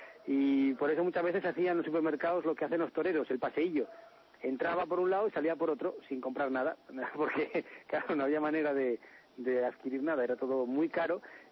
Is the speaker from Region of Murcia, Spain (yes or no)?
no; Oviedo, Asturias, Spain; moved away; pienso en el día que yo salí de mi ciudad, de Oviedo